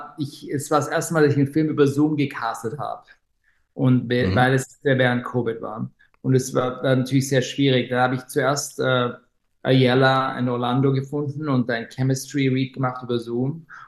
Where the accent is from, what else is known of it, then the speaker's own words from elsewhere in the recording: Switzerland; ich bin in der Schweiz in den Bergen aufgewachsen